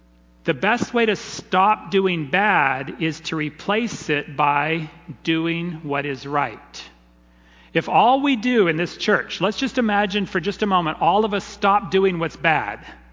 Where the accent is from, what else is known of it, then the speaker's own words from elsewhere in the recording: Tennessee, United States; moved away as an adult; I come from Tennessee. I moved, after graduating from nursing school, I moved to Orlando, Florida, found the cheapest apartment, Ghettoville.